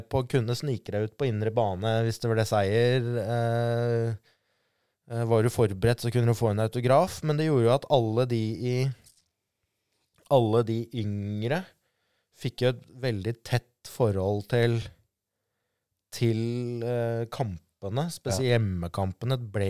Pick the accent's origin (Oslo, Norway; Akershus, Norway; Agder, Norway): Oslo, Norway; Hovseter; selv om jeg kom fra Hovseter